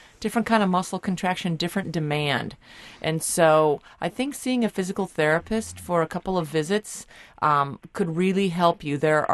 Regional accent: Iowa, United States; Well, I'm from Iowa, but I can't say that I know anything about alfalfa pills.

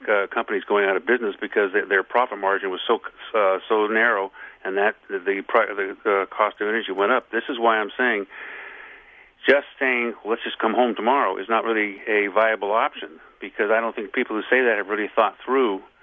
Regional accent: California, United States; I was originally from California.

